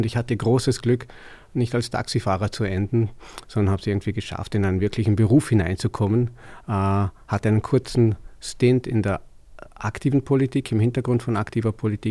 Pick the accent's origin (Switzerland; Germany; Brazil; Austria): Austria; Vorarlberg; now in Vienna, Austria; Wie ich hoffe, dass man es noch hört, ich bin Vorarlberger von Geburt und Leidenschaft, also hohe miteinander. Versuche aber Hochdeutsch zu sprechen und glaube, kann das auch ganz gut.